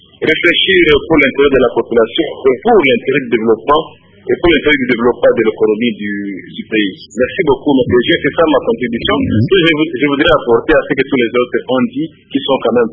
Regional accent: DR Congo; on ne comprend pas que le ciment qui nous vient, qui est produit chez nous au Congo, puisse coûter plus cher que le ciment qui nous est importé.

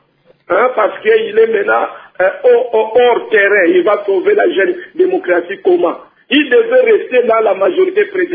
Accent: Kongo Central, DR Congo; Oui, chez nous, au Congo central, bon, ce n'était pas une surprise

